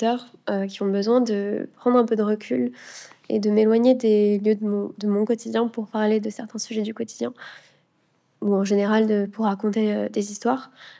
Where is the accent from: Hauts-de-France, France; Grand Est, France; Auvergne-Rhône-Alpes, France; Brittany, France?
Auvergne-Rhône-Alpes, France; J'ai grandi dans... Généralement, je ne dis pas exactement la ville, mais dans la région Auvergne-Rhône-Alpes. Donc oui, il y a des montagnes et beaucoup, beaucoup de végétation.